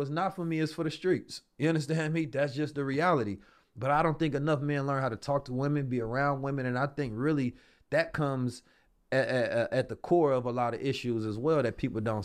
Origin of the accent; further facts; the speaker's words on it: Oakland, California, United States; I'm from Oakland